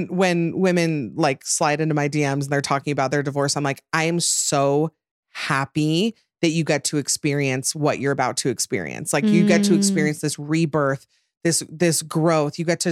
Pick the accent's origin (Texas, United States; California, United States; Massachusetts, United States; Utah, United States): Utah, United States; I was like, oh yeah, I'm from Utah. I like used to be Mormon.